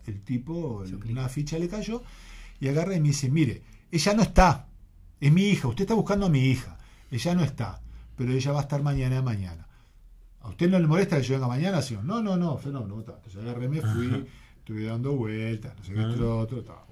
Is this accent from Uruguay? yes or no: yes; Uruguay; lo único que tengo que decir es que soy uruguayo, se me abren las puertas